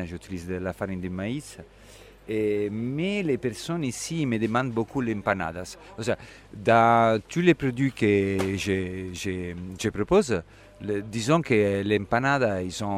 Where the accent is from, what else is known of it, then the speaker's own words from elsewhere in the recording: Italy; French is a second language; moved away as an adult; Oui, je suis italien et j'ai déménagé ici l'été dernier.